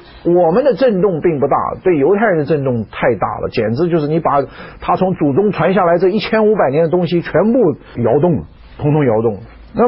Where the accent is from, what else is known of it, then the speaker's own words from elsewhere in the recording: China; 因为我们中国人没有旧约的背景